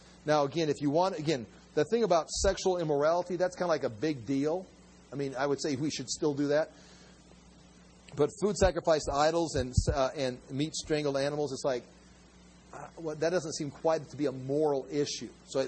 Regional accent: Iowa, United States; just like I'm from Iowa. I'm going to continue to be an Iowan.

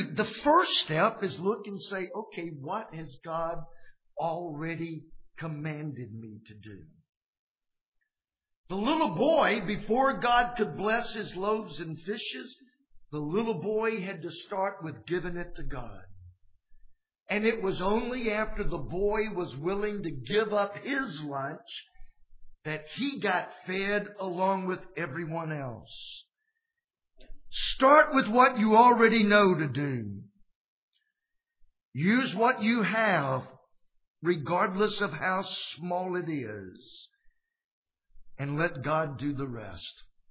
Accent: Tennessee, United States; growing up in Tennessee, we were so poor, we didn't even know we were poor. Just a bunch of uneducated hillbillies, hicks.

